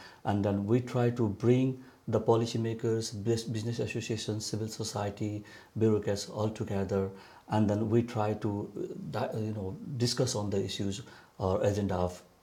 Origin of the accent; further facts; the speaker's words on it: Eastern Nepal, Nepal; I'm from Nepal. So I am from the eastern part of Nepal, quite close to India border.